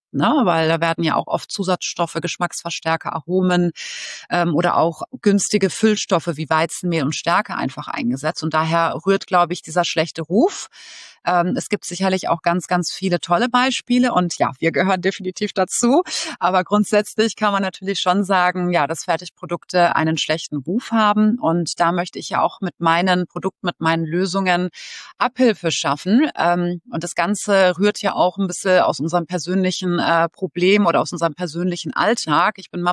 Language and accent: German; Bielefeld, North Rhine-Westphalia, Germany; Das ist eine schwierige Frage, weil Bielefeld so toll ist.